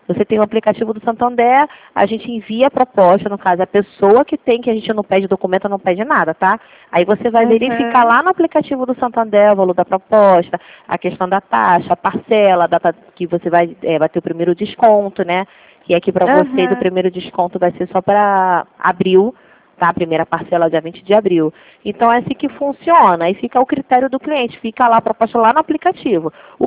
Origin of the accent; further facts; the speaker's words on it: Rio de Janeiro, Brazil; Eita, da Suíça? Jesus, não sou da Suíça não, sou do Rio.